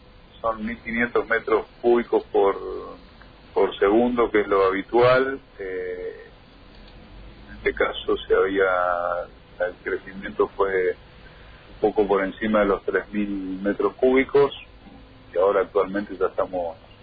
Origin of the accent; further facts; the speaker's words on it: Puerto Iguazú, Misiones, Argentina; nosotros los que somos de Iguazú, o la gente que vive acá